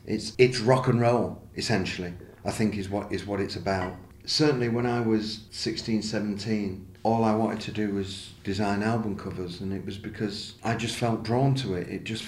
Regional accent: Manchester, North West England, United Kingdom; born there; I was born in Manchester to kind of working-class parents

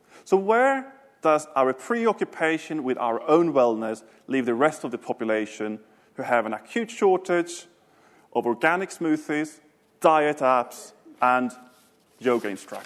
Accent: Sweden; English is a second language; where I grew up in Sweden as a sort of strong welfare country

